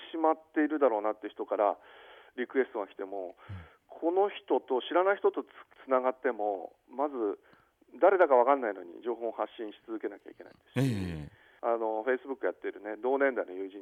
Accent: Chigasaki, Kanagawa, Japan; 例えば今住んでいる神奈川県の茅ヶ崎市、これは私が生まれ育った湘南という場所なんですけれども

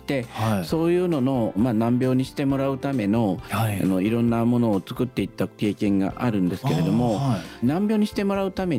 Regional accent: Osaka, Japan; also born or lived in Akita; 僕もともと大学が大阪生まれの大阪育ちなんですけど、大学は秋田で

